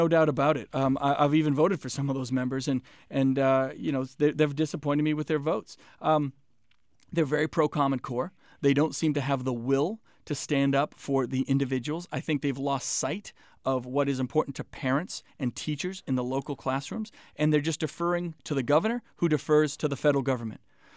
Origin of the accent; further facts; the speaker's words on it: New Hampshire, United States; growing up in New Hampshire, where public service is important to all of us